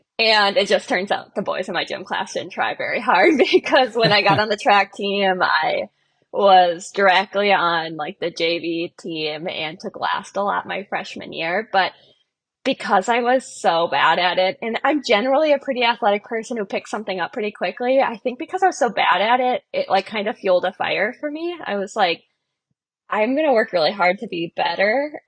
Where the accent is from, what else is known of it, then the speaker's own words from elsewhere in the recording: St. Francis, Minnesota, United States; I grew up in St. Francis, Minnesota, which is about an hour north of the cities. It's a small town of maybe 4,000 or 5,000 people.